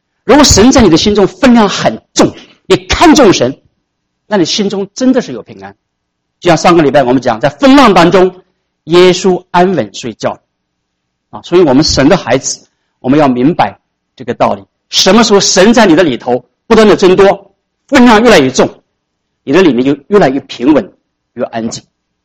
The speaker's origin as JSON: {"language": "Chinese", "country": "China", "lives_now": "United States", "said": "我说我从中国过来的，中国人口很多。"}